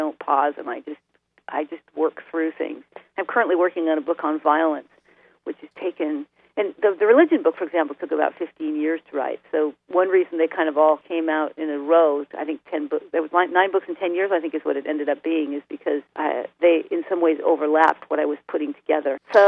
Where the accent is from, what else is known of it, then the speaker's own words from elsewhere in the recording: Washington, United States; Rural Washington State.